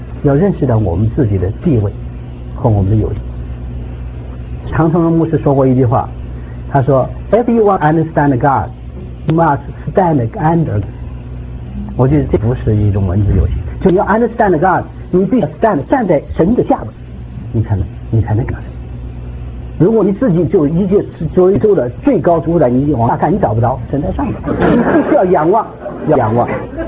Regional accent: China; 我是中国人

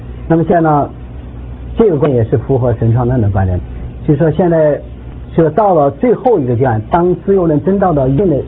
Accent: China; 我是中国人

